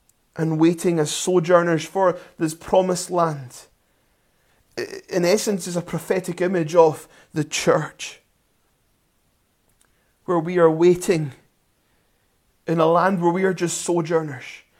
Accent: Scotland, United Kingdom; And we got being Scottish, we got a cracking deal.

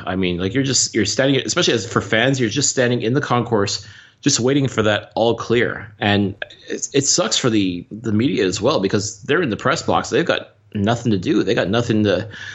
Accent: Canada; I'm also Canadian

